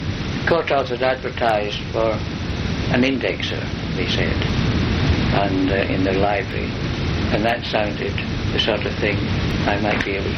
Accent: Dundee, Scotland, United Kingdom; also born or lived in Glasgow; I was born in Glasgow, in Scotland, in 1923. I then moved up at age of three to Dundee, and went to school there.

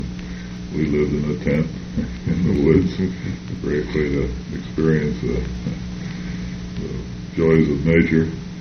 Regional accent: Oxford, Ohio, United States; Oxford was a small town, and Miami at that time was a relatively small university, perhaps 3,000 students when I attended, and somewhat less as I grew up.

